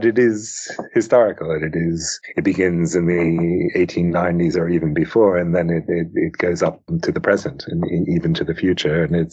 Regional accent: United States; also born or lived in Turkey / England; you know, I'm American, I'm not English, so the idea of these two cultures, which I had adopted, the Turkish and the English

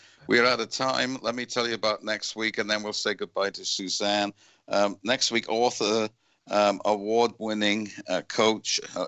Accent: United Kingdom; You know, I grew up in Great Britain, and so tea is very important to me.

